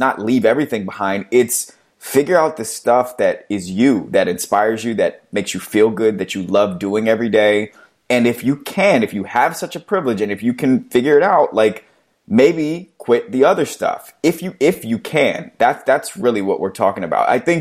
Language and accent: English; Maryland, United States; We are actually both from Maryland, but totally two different sides of the state.